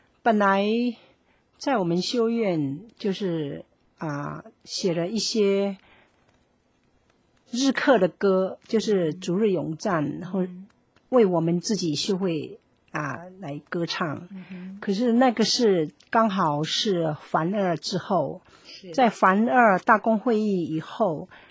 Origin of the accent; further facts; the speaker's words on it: China; 反正我是中国人，我写的一定是中国歌。